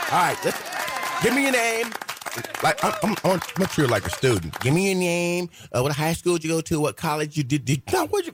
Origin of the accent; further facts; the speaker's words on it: Terre Haute, Indiana, United States; because my hometown, Terre Haute, if they had this program when I was at Wiley High School or Gersmar High School or Terre Haute Laboratory High School or even North Vigo High School during the years I was there